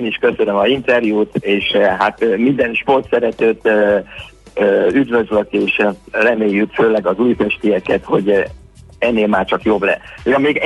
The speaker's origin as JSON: {"language": "Hungarian", "country": "Hungary", "tie": "born there", "moved": "yes", "said": "hát Magyarországon születtem, de hát most itt élünk, így alakult a sors"}